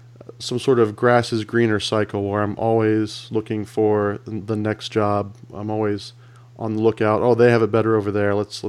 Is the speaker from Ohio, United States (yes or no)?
yes; Columbus, Ohio, United States; We were talking in Pittsburgh, and I'm from Columbus.